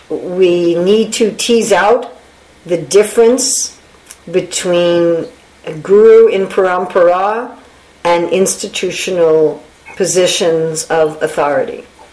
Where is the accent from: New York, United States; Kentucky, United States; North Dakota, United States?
New York, United States; New York City; I'm from New York City, where everything is done very fast.